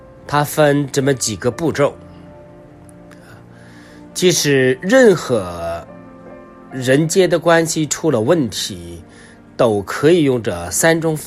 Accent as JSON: {"language": "Chinese", "country": "China", "said": "啊，我们中国人说，啊，横看成岭侧成峰，远近高低各不同。"}